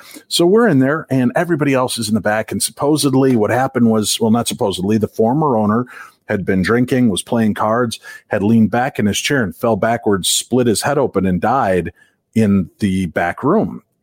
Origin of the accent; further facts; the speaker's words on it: Chicago, Illinois, United States; When I grew up in Chicagoland area